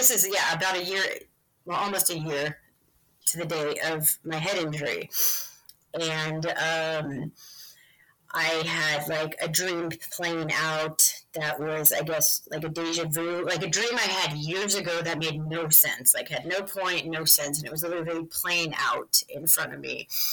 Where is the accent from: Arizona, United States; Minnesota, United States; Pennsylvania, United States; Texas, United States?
Arizona, United States; Miami; born there; so I was born in Miami, Arizona, which was, if you're familiar with Travis Walton, it was an hour away from where all his experiences happened